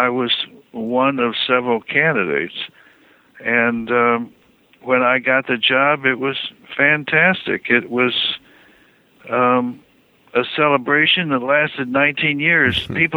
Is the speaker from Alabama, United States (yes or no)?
no; Michigan, United States; Sure. I grew up in Michigan. My father was a surgeon.